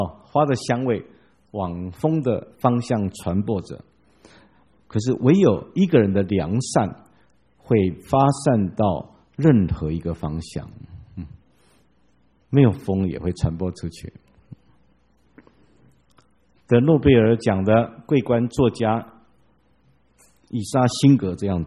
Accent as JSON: {"language": "Chinese", "town": "Changhua", "region": "Changhua County", "country": "Taiwan", "tie": "born or raised there", "said": "我小时候住在彰化的时代，我们的院子就有一棵石榴树"}